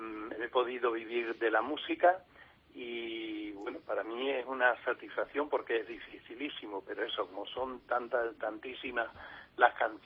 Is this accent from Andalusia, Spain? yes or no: no; San Vicente de Alcántara, Extremadura, Spain; voy a hacer el concierto el sábado a las 12:30 de la noche en mi pueblo, San Vicente de Alcántara